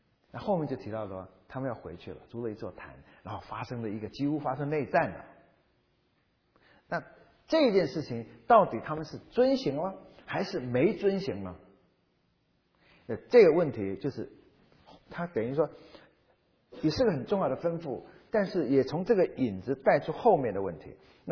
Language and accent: Chinese; China; 所以我们中国人过年呢，要拜那个灶神爷